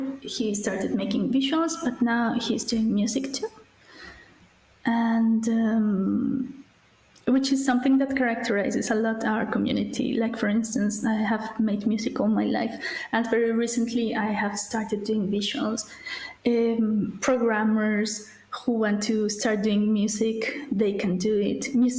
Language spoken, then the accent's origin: English; Colombia; English is a second language; moved away; also born or lived in Mexico; I was living in Mexico at the time, though I am originally from Colombia.